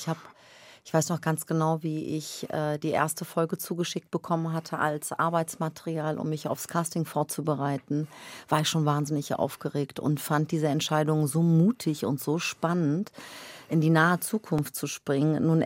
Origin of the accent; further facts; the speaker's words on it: Baden-Württemberg, Germany; also born or lived in Nordenham, Lower Saxony; da war ich, genau, ich war 7, wie wir dann nach Baden-Württemberg gezogen sind.